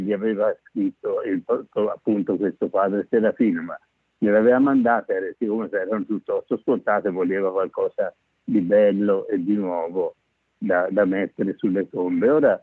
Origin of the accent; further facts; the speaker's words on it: Lucca, Tuscany, Italy; io, essendo nato e cresciuto a Lucca, in particolare a Musigliano, paese pucciniano